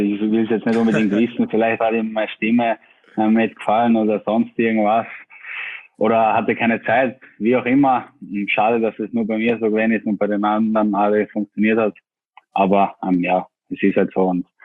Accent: Austria; accent: Austrian

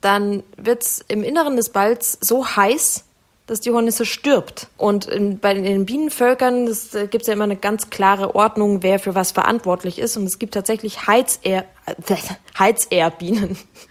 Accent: Munich, Bavaria, Germany; dass Köhler ein Berliner ist und ich Münchner.

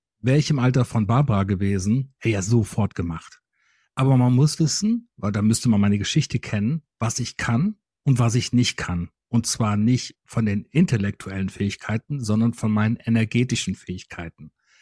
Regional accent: North Rhine-Westphalia, Germany; Also ich komme aus dem Rheinland. Ich wohne direkt bei Düsseldorf

